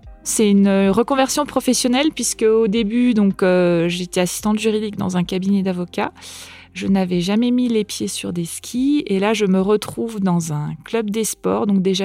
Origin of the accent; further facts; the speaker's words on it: Strasbourg, Grand Est, France; now in Courchevel, France; Je viens de Strasbourg, en Alsace. Ma vie d'avant Courchevel, c'était 100% à Strasbourg. Je suis née là-bas, toute ma famille actuelle est toujours là-bas. J'y retourne régulièrement, plusieurs fois par an.